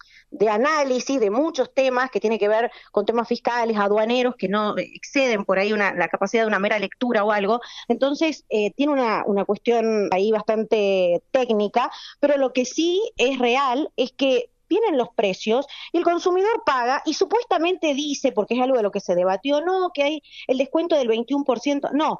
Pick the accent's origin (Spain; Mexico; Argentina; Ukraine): Argentina; Tierra del Fuego; en donde los beneficiarios somos los fueguinos